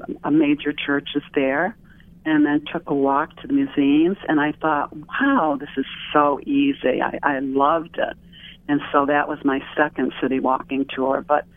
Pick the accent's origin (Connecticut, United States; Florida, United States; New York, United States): Connecticut, United States; Hartford; I grew up in Hartford.